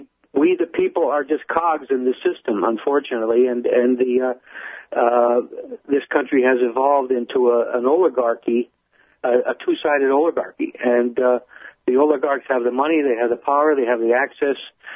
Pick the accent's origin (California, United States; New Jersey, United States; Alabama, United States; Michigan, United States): New Jersey, United States; having been born and raised in New Jersey, and he's a New Yorkie, I understand the way he talks